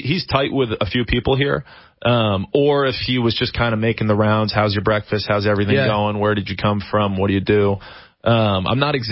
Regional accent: Westborough, Massachusetts, United States; So I grew up in Massachusetts. It's very different speed.

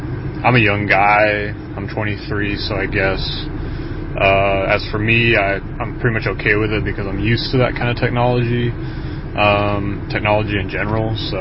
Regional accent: Sacramento, California, United States; from Sacramento, California.

